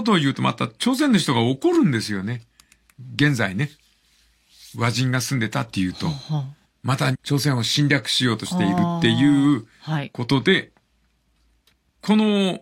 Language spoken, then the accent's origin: Japanese; Itoshima, Fukuoka, Japan; 私のふるさと。